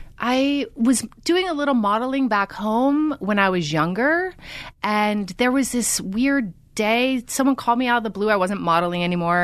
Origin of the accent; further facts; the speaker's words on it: West Springfield, Massachusetts, United States; A small town called West Springfield.